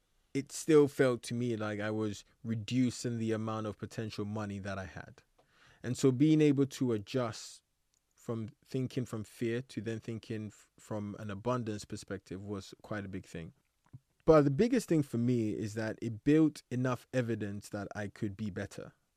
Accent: Ghana; now in England; I used to hate the fact that I grew up in Ghana. I used to hate it because when I came to England

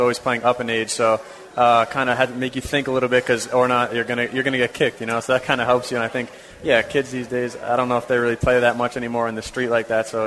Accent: Queens, New York, United States; Yeah, so I'm from Queens, New York, so kind of my whole family played soccer growing up.

